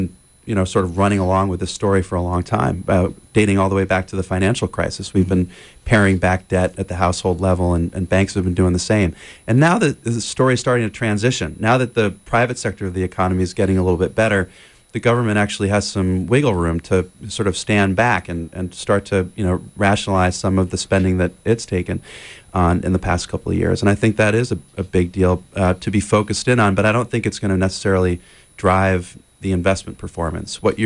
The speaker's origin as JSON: {"language": "English", "region": "New York", "country": "United States", "tie": "born or raised there", "said": "Well, I grew up in Western New York and went to school at SUNY Plattsburgh, which is a college up in the northern part of the state"}